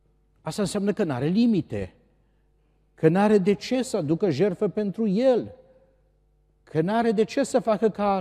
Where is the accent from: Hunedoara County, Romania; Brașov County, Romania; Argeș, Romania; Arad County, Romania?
Arad County, Romania; Arad; Eu am crescut la Arad într-un cartier care a fost sat înainte.